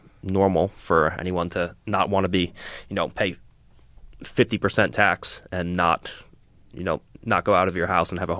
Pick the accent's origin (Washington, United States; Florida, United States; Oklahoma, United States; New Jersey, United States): New Jersey, United States; Monroe Township; So I'm originally from Central Jersey. I grew up in Monroe Township, and then my parents got divorced